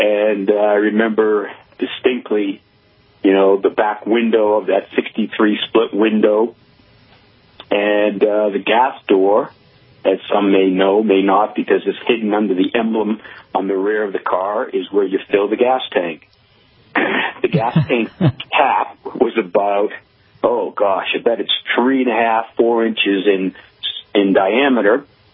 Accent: Everett, Massachusetts, United States; First of all, I grew up in Everett, Mass., and the place I was working was on the Revere Beach Parkway right there in Everett.

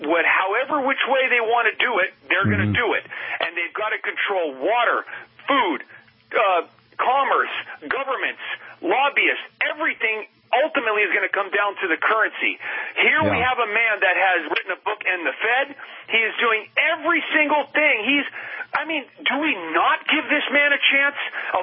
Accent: Canal Zone, Panama; I grew up in the Canal Zone at the Panama Canal.

